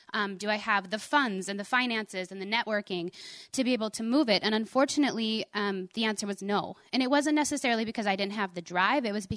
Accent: New Rockford, North Dakota, United States; moved away as an adult; now in Fargo, United States; I was still living in New Rockford, North Dakota, which was my hometown.

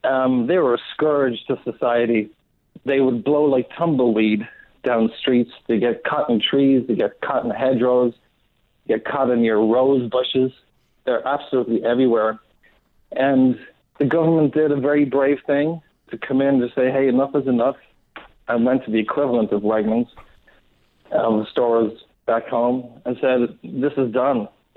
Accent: Dublin, Leinster, Ireland; So I grew up in Dublin in the 70s and 80s.

